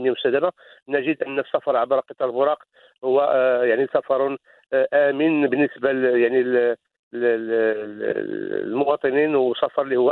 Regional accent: Morocco; عندنا في المغرب

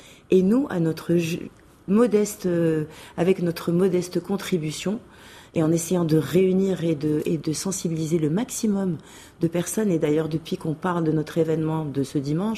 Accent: Rabat, Rabat-Salé-Kénitra, Morocco; also born or lived in Barcelona / Paris; J'ai grandi au Maroc, je suis née à Rabat, et puis j'ai vécu en Espagne, à Barcelone, à Paris

